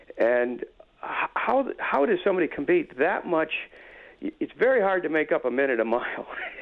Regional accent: East Coast, United States; I'm from the East Coast and competed in the Boston area kind of at the heyday of the road racing and marathoning

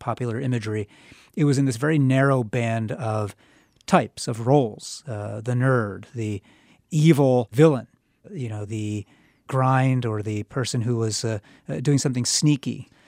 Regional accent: United States; I'm American. My particular form of being American, which is informed by my Chinese heritage

